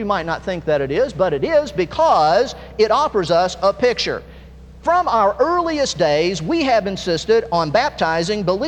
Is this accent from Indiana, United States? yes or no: yes; Indiana, United States; I'm from Indiana, but that's the way it works where I'm from.